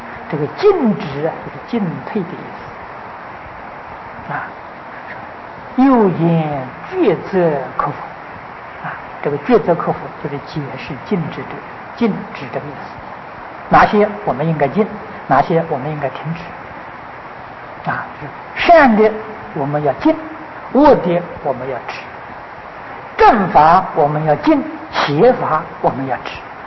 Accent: China; 这是我们中国人啊

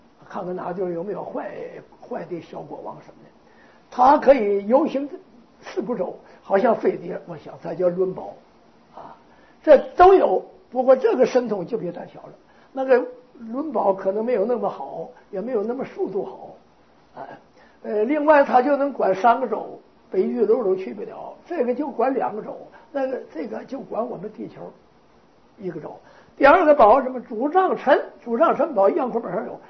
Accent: Northeast China, China; 我们东北人管那叫小米子

